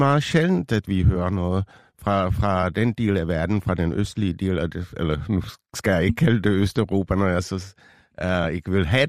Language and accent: Danish; Czechia; now in Denmark; nu kommer jeg selv fra Tjekkiet.